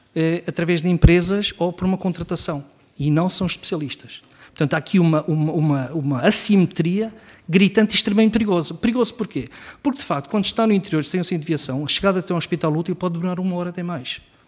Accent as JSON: {"language": "Portuguese", "town": "Arganil", "region": "Coimbra", "country": "Portugal", "said": "eu sou de Arganil, Pampilhosa da Serra, que é uma zona do interior, trabalho em Viseu"}